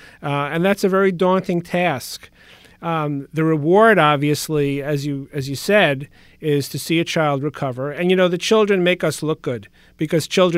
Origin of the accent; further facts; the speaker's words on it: Brooklyn, New York, United States; I grew up in Brooklyn, and Hackensack University Medical Center recruited me to be their chief and to start the program in pediatric neuroscience.